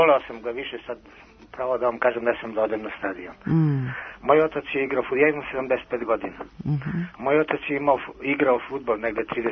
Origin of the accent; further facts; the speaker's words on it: Vlasotince, Jablanica District, Serbia; Znači ja sam rodom iz Vlasotinca.